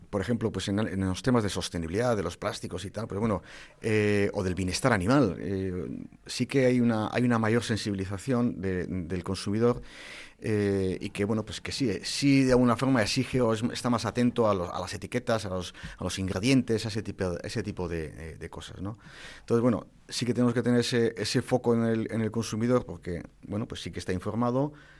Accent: Basque Country, Spain; como unos vascos, somos de hacer, de producir, de calidad

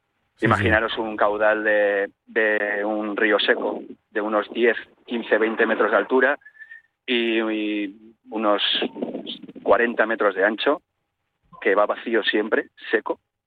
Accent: Basque Country, Spain; Yo creo que cogí uno de los últimos trenes que salía del casco viejo hacia Barrecolanda, que es de donde soy

